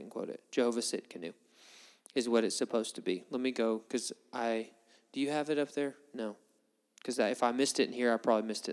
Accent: Alabama, United States; I'm from Alabama. I'm doing the very best that I possibly can.

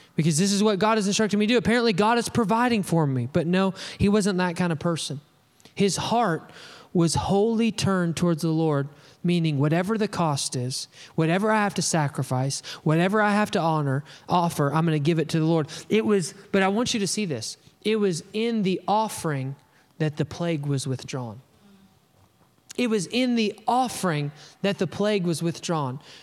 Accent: Alabama, United States; I'm gonna slaughter this because I'm from Alabama

